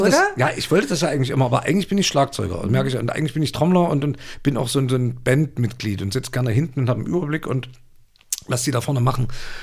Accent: Saxony, Germany; accent: Saxon; an unserem Dialekt auch gehört, wo wir herkommen. Das haben wir auch nie versteckt. Das war nie ein Thema. Die haben sich viele drüber lustig gemacht und versucht dann auch Sächsisch zu reden

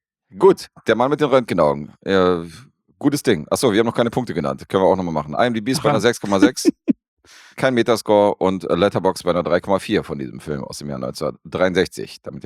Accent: Berlin, Germany; weil ich bin am Wedding groß geworden, insofern mit vielen türkischen Kumpels und so groß geworden, aufgewachsen und so.

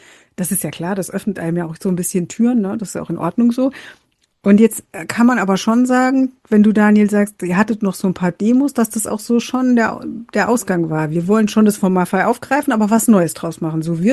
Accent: Rhineland-Palatinate, Germany; Ja, ich komme ja aus der Pfalz und ein Schorle ist bei uns eigentlich so eine gute Mischung

